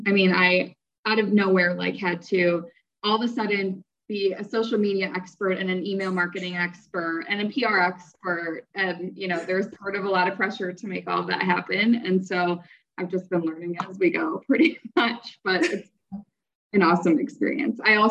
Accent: Milwaukee, Wisconsin, United States; So I grew up in Milwaukee

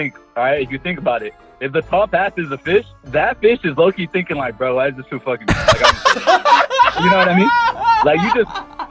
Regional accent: Riverside, California, United States; I'm from, Cali. Okay. That's all. From Mobile, actually, around Riverside.

